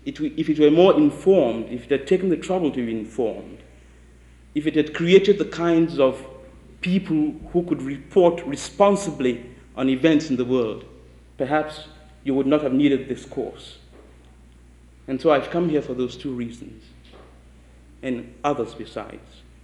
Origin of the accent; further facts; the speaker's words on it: Nigeria; I grew up in Nigeria at a time when it was a very exciting country to live in.